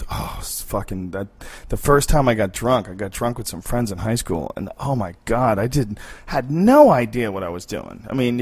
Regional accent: Boston, Massachusetts, United States; We grew up in Boston, man. In Boston, you fucking respected nature for 6 months out of the year.

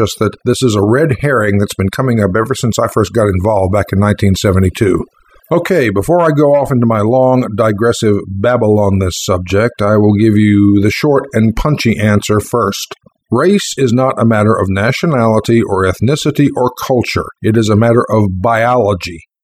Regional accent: North Carolina, United States; I'm from North Carolina, and there are all kinds of … from my neck of the woods.

